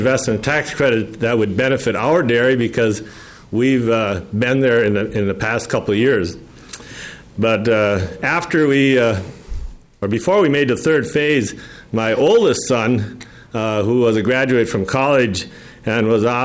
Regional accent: Melrose, Minnesota, United States; from Melrose, Minnesota, central Minnesota.

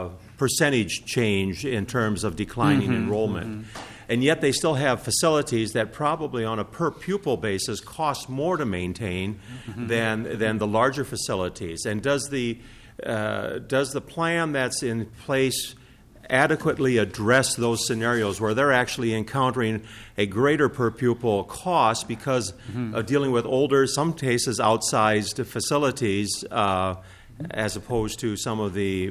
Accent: Minnesota, United States; think about, for example, in greater Minnesota, where we have had facilities that, quite frankly, in my hometown, where I graduated in 74 as a class of 147

